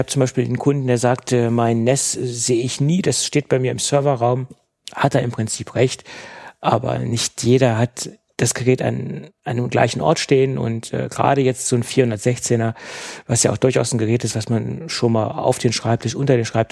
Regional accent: Germany; Und da ich ja aus Deutschland komme, kann ich mich natürlich ganz leicht auf irgendeine Stadt festlegen.

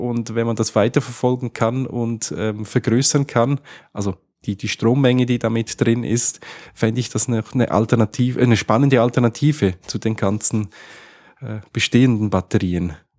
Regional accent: Switzerland

